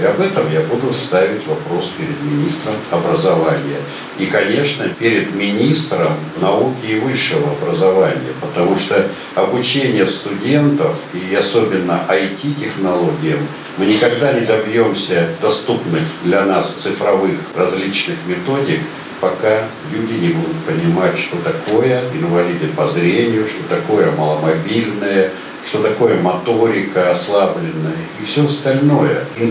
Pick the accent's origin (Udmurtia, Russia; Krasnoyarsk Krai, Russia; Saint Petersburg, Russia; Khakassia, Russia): Khakassia, Russia; В том числе говорили про Хакасию, это мой родной край, я его знаю прекрасно.